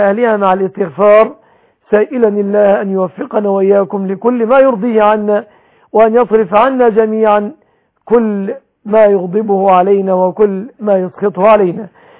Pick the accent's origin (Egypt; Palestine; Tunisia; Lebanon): Egypt; لعل الله أن يحفظ بلادنا مصر وبلاد المسلمين من كل مكروه وسوء.